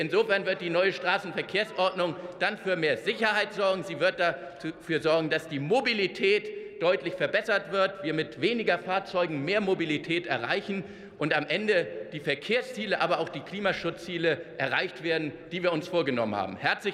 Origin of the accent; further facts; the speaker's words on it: Hamburg, Germany; in meiner Heimatstadt Hamburg, ich wohne auch relativ zentral